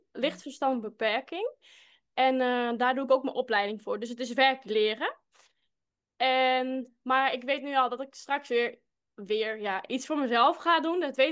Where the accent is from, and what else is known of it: Friesland, Netherlands